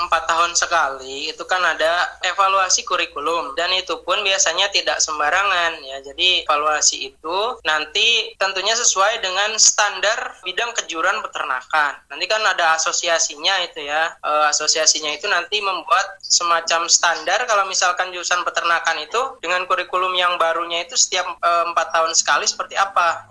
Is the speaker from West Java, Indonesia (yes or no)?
yes; West Java, Indonesia; saya juga kan orang Jawa Barat ya. Kemudian saya kerja kan di lingkungan orang Jawa Tengah dan juga daerah istimewa Yogyakarta.